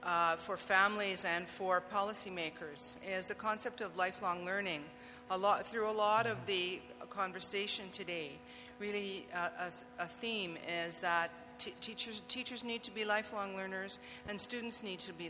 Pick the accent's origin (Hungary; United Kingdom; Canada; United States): Canada; Winnipeg, Manitoba; now in British Columbia, Canada; I'm from Fort Garry, and the reason I'm a language educator is because of Mrs. Axworthy, who was my French teacher in secondary school.